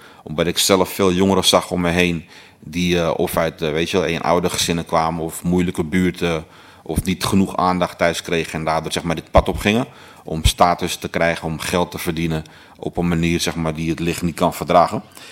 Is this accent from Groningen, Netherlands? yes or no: no; Amsterdam, North Holland, Netherlands; Zoals u dat misschien kan horen aan mijn accent, ik kom uit Amsterdam, Amsterdam-West. En geboren en getogen